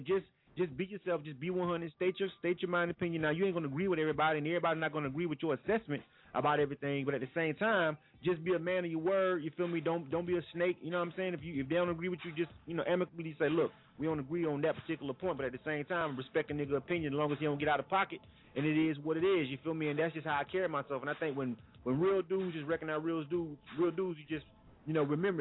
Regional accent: Panama City, Florida, United States; I'm from Panama City, Florida

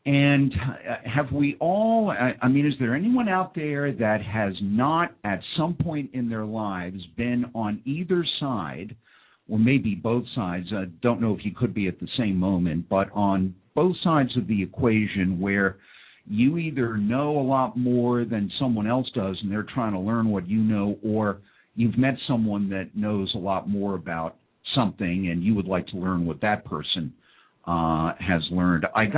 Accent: New York, United States; now in Delaware, United States; Even though I'm from New York originally and I now live in Delaware, I think Baltimore is wonderful.

